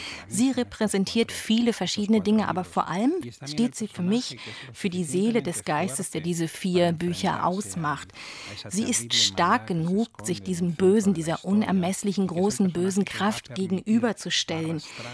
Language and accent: German; Barcelona, Catalonia, Spain; Ja, Barcelona ist wirklich meine Geburtsstadt. Ich bin da aufgewachsen, groß geworden und habe all diese Kindheits- und Jugenderinnerungen an diese Stadt